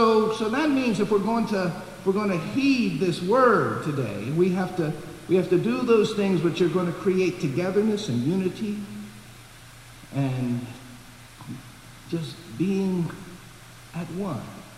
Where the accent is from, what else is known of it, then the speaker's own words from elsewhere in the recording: Baltimore, Maryland, United States; now in Chicago, United States; Now, when I was growing up in Baltimore, I never met a shepherd. Since I've moved to Chicago, I've never met a shepherd.